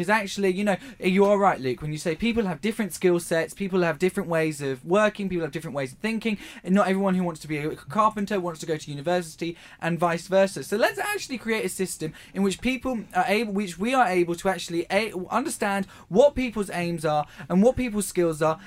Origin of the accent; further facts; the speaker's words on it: Leeds, Yorkshire and the Humber, United Kingdom; because that's the only accent I can do. And I'm from Leeds